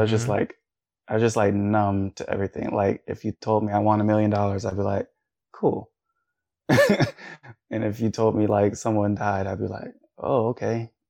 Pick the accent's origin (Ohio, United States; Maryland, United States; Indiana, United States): Maryland, United States; now in Pittsburgh, United States; like I had family and friends there that I came with like from Maryland.